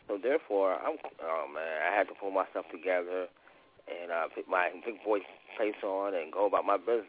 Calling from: Pittsburgh, Pennsylvania, United States; This is that fella … I'm calling from Hazelwood Section of Pittsburgh.

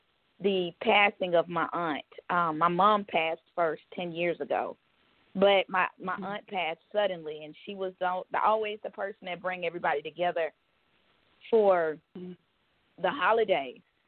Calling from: Tucker, Georgia, United States; I'm calling from Tucker, Georgia.

